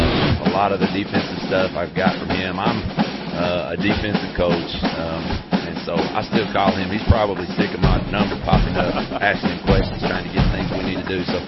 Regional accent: Sparta, United States; Well, I tell you, I'm from Sparta.

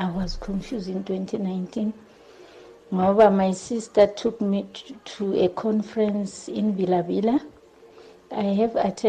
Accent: Soweto, Gauteng, South Africa; I'm from Zondi in Soweto.

